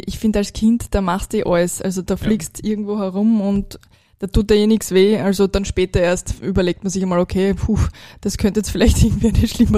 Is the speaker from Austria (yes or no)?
yes; Graz, Styria, Austria; now in Vienna, Austria; Also ich bin halt in Graz aufgewachsen.